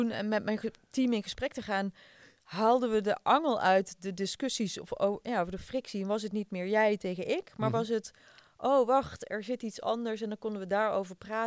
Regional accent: Netherlands; Als Nederlander in de Spaanse cultuur is best een uitdaging.

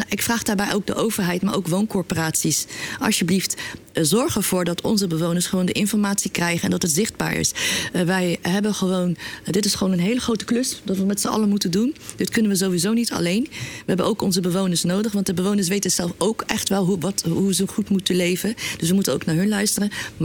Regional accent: The Hague, South Holland, Netherlands; in onze wijk in Den Haag, waar ik vandaan kom, zijn ze al aan het overleven.

